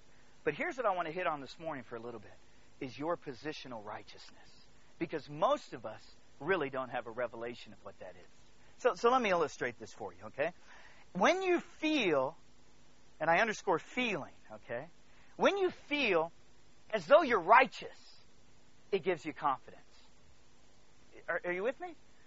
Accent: DR Congo; Years ago, I grew up in the Congo in Africa, and I was there ministering, and it was a Saturday, and I had a terrible day.

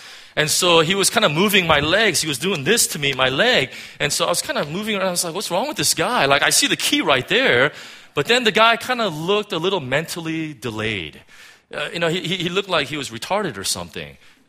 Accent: California, United States; I'm from California, man, you know? California's beautiful.

